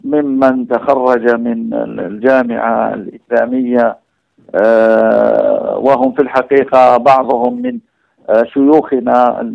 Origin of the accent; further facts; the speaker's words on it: Algeria; عندنا في الجزائر